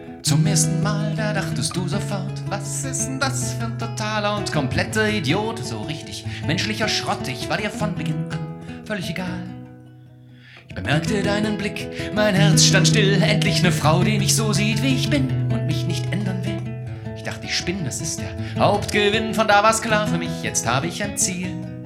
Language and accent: German; Heilbronn, Baden-Württemberg, Germany; Ich komme tatsächlich aus Heilbronn, aber nicht direkt.